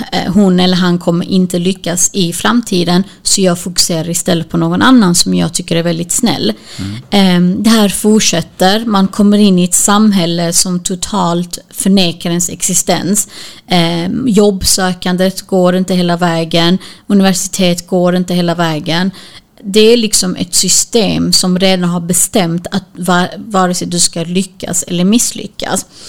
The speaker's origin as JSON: {"language": "Swedish", "country": "Sweden", "tie": "born there", "said": "Utöver det så kommer jag ifrån Kurdistan. Mina föräldrar är därifrån. Jag är född här i Sverige. Så jag har rötter där borta."}